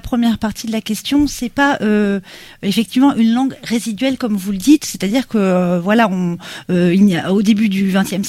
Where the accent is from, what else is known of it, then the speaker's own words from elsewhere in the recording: Brittany, France; now in Rennes, France; moi je suis du Finistère et j'ai appris le breton à la maison et aussi à l'école. J'étais dans la première école bilingue en Bretagne et je suis un petit peu vieille, donc c'est dans les années 70.